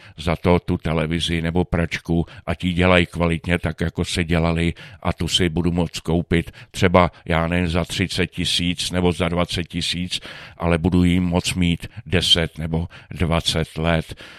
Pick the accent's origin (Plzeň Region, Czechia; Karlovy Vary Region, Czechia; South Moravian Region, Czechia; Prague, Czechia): Karlovy Vary Region, Czechia; Aš; Já jsem, jak už jsem zmínil, jsem vyrůstal v Aši.